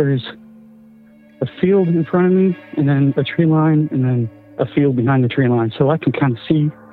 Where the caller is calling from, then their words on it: Missouri, United States; from Missouri, and I got kind of a Wendigo story.